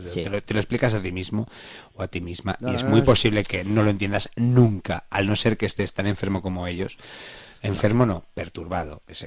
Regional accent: Spain; Así. Yo soy español.

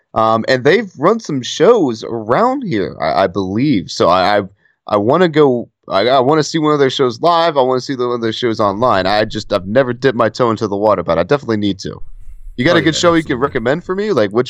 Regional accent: Durham, North Carolina, United States; I grew up in Durham. That's where my parents live.

